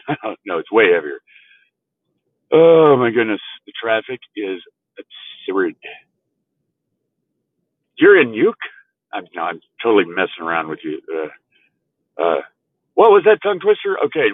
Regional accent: Texas, United States; now in California, United States; Well, aside from being a Texan who's living in California, which you probably aren't aware, but for us Texans, living in California is kind of like getting a sunburn every day.

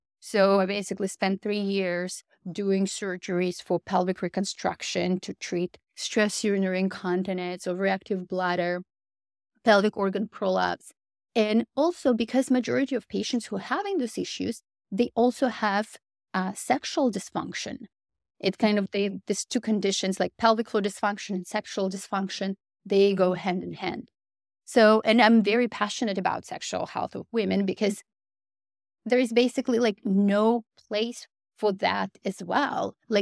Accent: Russia; moved away as an adult; I grew up in Russia and I went into medical school because I wanted to make a difference.

